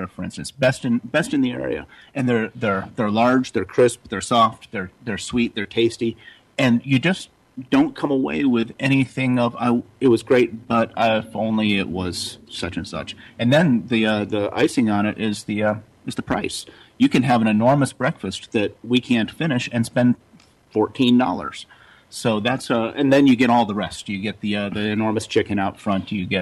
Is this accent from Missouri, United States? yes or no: no; Florida, United States; Skyway Jack's is I'm from Florida. I've lived here my entire life, and I remember I'm just old enough to remember roadside attractions.